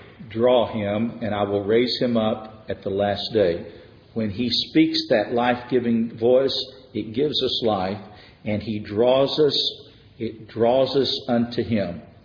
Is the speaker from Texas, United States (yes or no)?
yes; Texas, United States; I grew up out in West Texas, and one of the things that I do not miss at all is the wind.